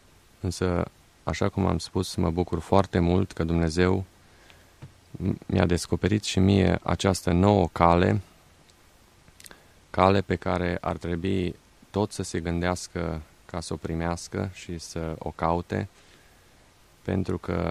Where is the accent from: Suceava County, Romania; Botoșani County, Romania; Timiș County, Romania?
Timiș County, Romania; Timișoara; born there; sunt născut în Timișoara.